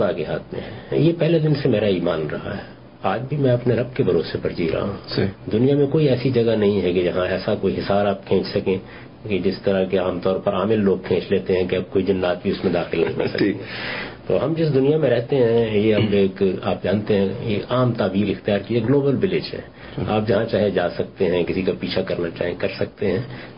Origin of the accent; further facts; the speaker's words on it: Daud, Punjab, Pakistan; یعنی میرا اپنا گاؤں لاہور سے کوئی 50-60 کلومیٹر کے فاصلے پر داؤد کے نام سے ہے, میرا آبائی گاؤں وہی ہے. وہاں راوی کے سیلاب سے پورا گاؤں برباد ہو گیا.